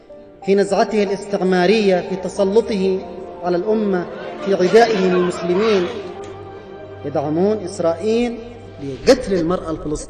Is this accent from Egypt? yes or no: no; Yemen; المرأة عندنا في اليمن